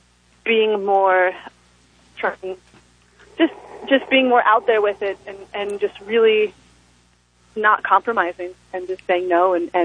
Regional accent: Rocky Mountains, United States; So like I was saying, you know, I grew up in the Rocky Mountains, and I ended up doing a lot of backpacking there

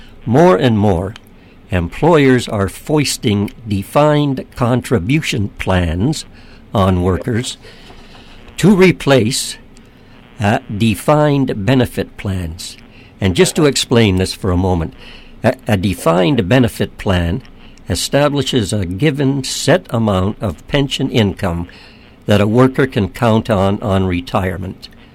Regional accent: Hamilton, Ontario, Canada; the steel company in Hamilton, my hometown

